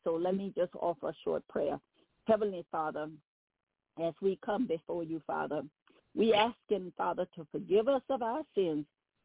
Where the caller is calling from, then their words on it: Baton Rouge, Louisiana, United States; I am calling from Baton Rouge, Louisiana.